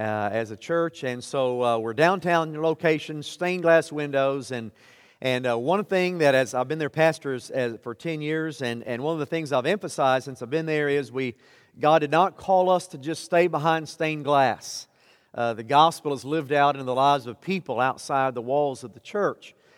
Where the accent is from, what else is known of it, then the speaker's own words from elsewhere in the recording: Dallas, Texas, United States; accent: Texas; You probably tell the Texas accent. I am from Texas, from the Dallas area.